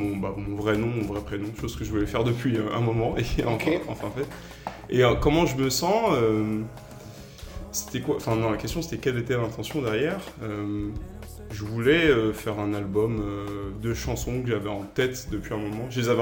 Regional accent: Martinique; de mon lien ancestral à ma terre de sang qui est le Sénégal et ma terre de cœur qui est la Martinique, là où j'ai grandi.

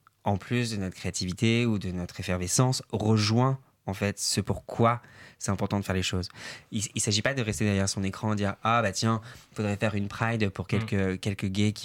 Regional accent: Paris, Île-de-France, France; moi je suis parisien, c'était toujours on va à la campagne, on s'en tape.

